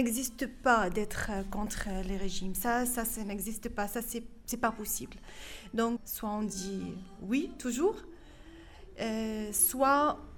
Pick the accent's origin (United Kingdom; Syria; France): Syria; Masyaf, Hama Governorate; French is a second language; moved away as an adult; Moi, je suis venue de countryside, campagne de Hama. Oui. Ma ville s'appelle Moussiaf. Donc c'est un petit ville, un peu près comme Arras, pas trop grand, pas trop petit aussi.